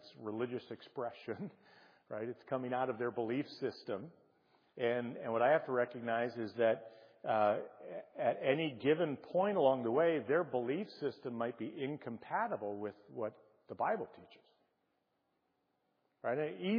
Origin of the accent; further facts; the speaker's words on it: United States; I'm always mindful of the fact that I'm an American.